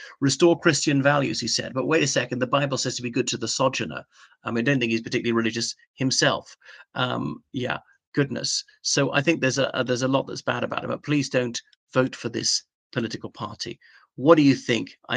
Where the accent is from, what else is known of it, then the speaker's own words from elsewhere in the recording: Ireland; I mean, I'm definitely not British by his standard. I'm from the Irish Republic.